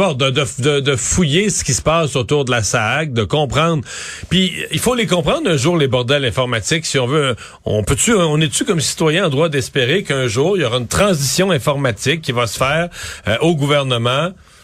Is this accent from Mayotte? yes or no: no; Montreal, Quebec, Canada; c'est à Montréal, c'est chez nous au Québec.